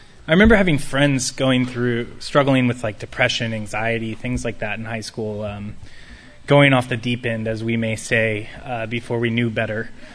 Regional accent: Austin, Texas, United States; I was born and raised here in Austin. Upper middle class family.

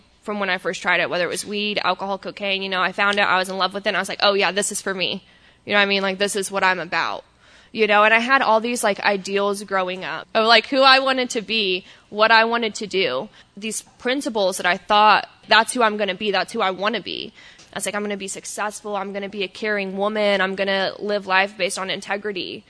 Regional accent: Texas, United States; born there; So I was born in Texas to mom and dad.

